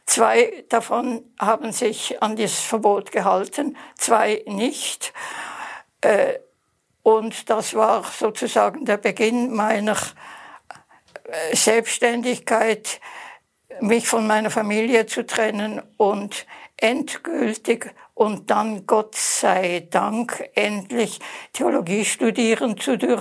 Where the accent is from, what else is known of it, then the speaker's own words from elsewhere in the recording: Basel, Basel-Stadt, Switzerland; born there; accent: Swiss; Man kann hören, dass ich Schweizerin bin. Ich bin in Basel geboren, habe in Zürich studiert und bin in Zürich Pfarrerin geworden.